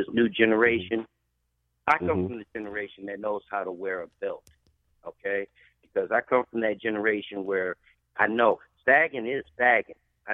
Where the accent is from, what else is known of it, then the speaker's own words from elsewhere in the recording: Detroit, Michigan, United States; now in Ann Arbor, United States; Well, I was born and raised in Detroit, but I stay in Ann Arbor.